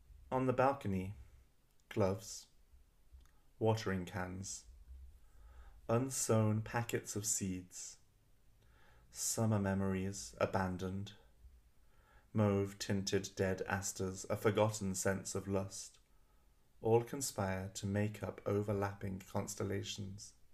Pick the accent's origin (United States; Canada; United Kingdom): United Kingdom; now in Berlin, Germany; I'm a poet. I'm originally British, but I live currently in Berlin.